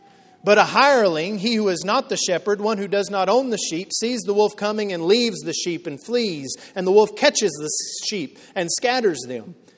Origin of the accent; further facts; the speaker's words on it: Texas, United States; I grew up in West Texas and there were hunters all around me.